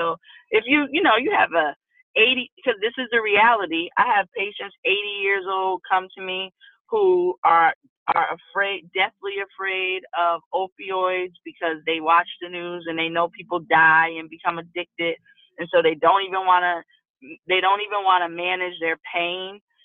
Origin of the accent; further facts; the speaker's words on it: Connecticut, United States; I'm a nurse from Connecticut, and I want to work in the cannabis industry.